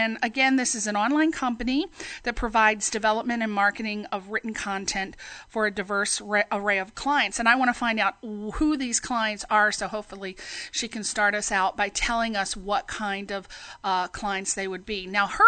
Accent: Connecticut, United States; And I'm actually from New England myself. I'm from Connecticut.

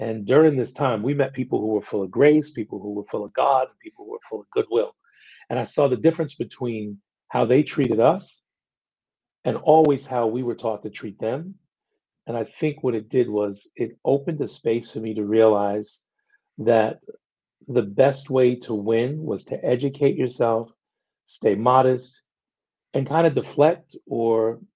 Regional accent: Queens, New York, United States; Well, I grew up in Queens.

